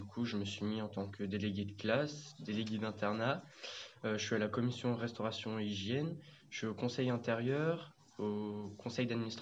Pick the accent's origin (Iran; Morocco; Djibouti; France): France; Limoges, Nouvelle-Aquitaine; J'ai 16 ans et je viens de Limoges.